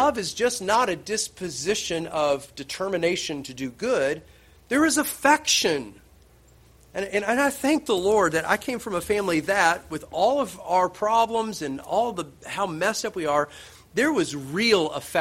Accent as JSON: {"language": "English", "region": "Appalachia", "country": "United States", "said": "I mean, we're rednecks, I'm telling you, we're Appalachian backwoods people."}